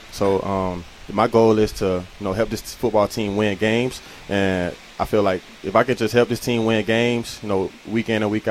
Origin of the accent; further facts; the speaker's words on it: Tuscaloosa, Alabama, United States; I wanted to be a part of what he was building in Tuscaloosa. And, you know, that's my hometown.